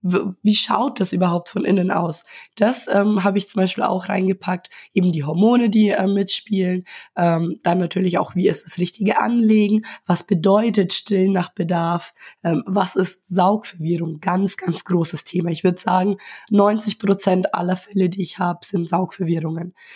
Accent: Brazil; also ich komme ja ursprünglich aus Brasilien

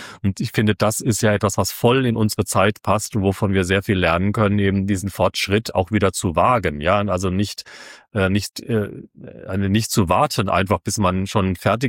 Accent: Wiesloch, Baden-Württemberg, Germany; also ich begründe es immer sozusagen mit einer Geschichte aus meiner Heimatstadt Wiesloch

